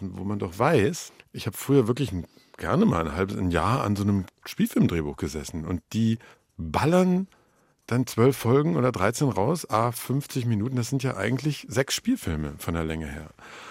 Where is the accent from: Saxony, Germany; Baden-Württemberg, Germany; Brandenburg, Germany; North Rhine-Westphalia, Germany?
North Rhine-Westphalia, Germany; Wuppertal; now in Berlin, Germany; ich komme aus Wuppertal. Ja. Wuppertal ist so ein lustiges, etwas muffiges Kaff in Nordrhein-Westfalen, das ich sehr gern habe.